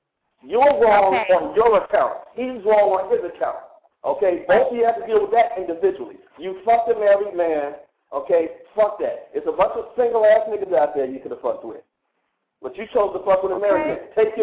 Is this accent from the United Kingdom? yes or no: no; Detroit, Michigan, United States; you from Windsor. I'm from Detroit. You know you 5 minutes across the bridge.